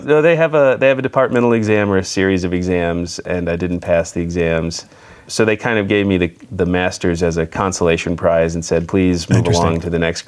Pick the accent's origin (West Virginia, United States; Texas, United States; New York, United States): Texas, United States; Dallas; moved away as an adult; now in California, United States; I grew up in Dallas, Texas, or just outside of Dallas, and moved to California right after college to follow my future wife.